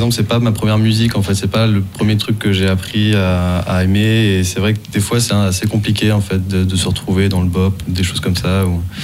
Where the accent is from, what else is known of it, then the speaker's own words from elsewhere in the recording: Saint-Malo, Brittany, France; Et je viens de Saint-Malo, j'ai fait tout un tas de conservatoires pour arriver à Nantes.